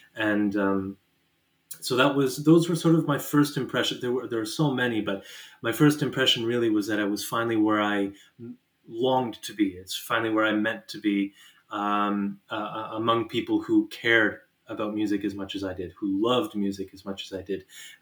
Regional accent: Niagara Falls, Ontario, Canada; So I am a Niagara local originally. I grew up in Niagara Falls

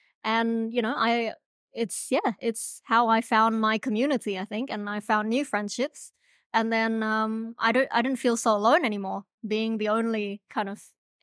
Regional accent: Auckland, New Zealand; English is a second language; also born or lived in Indonesia / Java / Borneo; I grew up in New Zealand, but originally I'm from Indonesia. I was born in Indonesia and my parents and I moved around a lot. We moved from Java to Borneo and then sort of we decided to migrate to Auckland.

